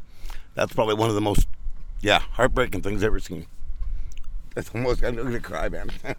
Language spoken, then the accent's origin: English; Quesnel, British Columbia, Canada